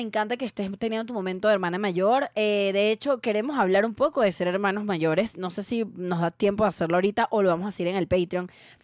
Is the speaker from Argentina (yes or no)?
no; Venezuela; now in Mexico City, Mexico; Y yo como que yo también soy una foreigner en Mexico City, pero soy de Venezuela.